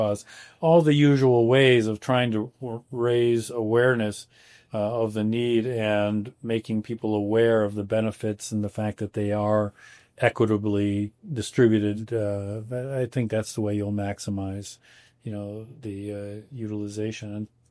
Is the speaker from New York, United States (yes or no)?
yes; Buffalo, New York, United States; I grew up in Buffalo. My parents are still there.